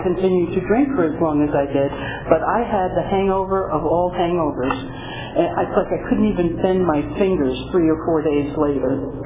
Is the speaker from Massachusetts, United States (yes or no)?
no; New York, United States; I'm from New York.